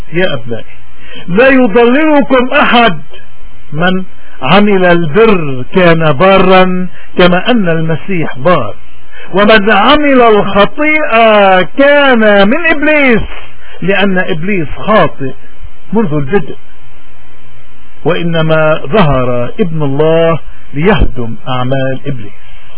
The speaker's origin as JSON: {"language": "Arabic", "country": "Lebanon", "said": "من هون نحن اليوم كلبنانيين لا ضروري نربط معايير الإيمان ونكون فاهمين هالمعايير هيدي بما يجري بوطننا المحتل"}